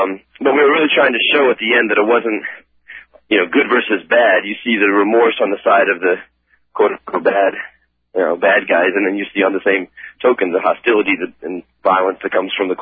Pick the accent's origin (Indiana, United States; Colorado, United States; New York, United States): Colorado, United States; Denver; also born or lived in Dallas, Texas / Nacogdoches / Rhode Island; I was born in Dallas, Texas, and lived in Nacogdoches for a brief stint, and then came up here to Denver, Colorado, lived here the rest of my life, except for about 7 years in Rhode Island. And so I'm from Denver, basically.